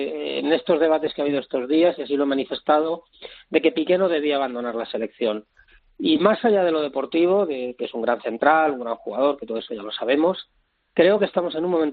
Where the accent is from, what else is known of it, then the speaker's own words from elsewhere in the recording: Spain; Yo me siento muy español